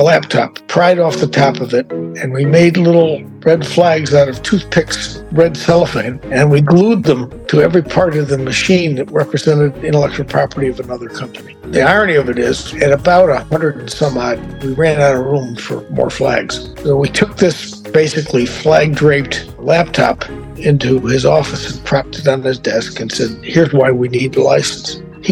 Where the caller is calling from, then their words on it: Greenwich, Connecticut, United States; I am in Greenwich, Connecticut, in my house, and it is beautiful.